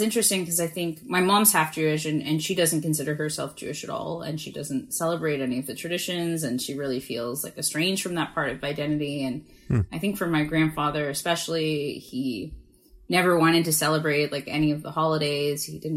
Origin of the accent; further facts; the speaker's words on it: Toronto, Ontario, Canada; born there; I was born in Toronto. My family all settled in Kensington Market kind of in the late 50s, early 60s after surviving the Holocaust.